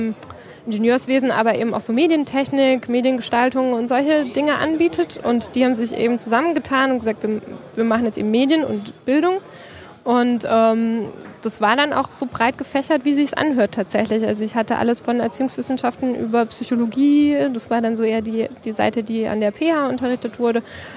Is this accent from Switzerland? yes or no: no; Freiburg, Baden-Württemberg, Germany; born there; Ich komme aus der Ecke tatsächlich. Also ich bin in Freiburg geboren und habe auch meinen Bachelor da in der Nähe gemacht, in einer kleinen Hochschule in Offenburg